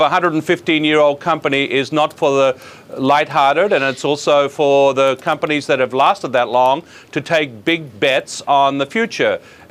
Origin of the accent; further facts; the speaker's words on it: Australia; Now, my home country of Australia has got it wrong